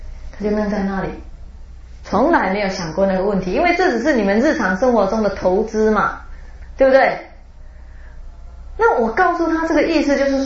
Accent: Taiwan; 我们台湾那里呢有一个居士移民

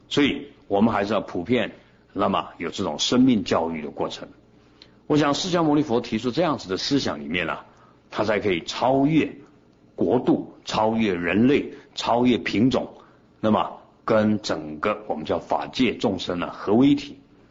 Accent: Taiwan; 那么我们台湾人的整个人心就造成整个社会包括经济政治状况，我们要负责任

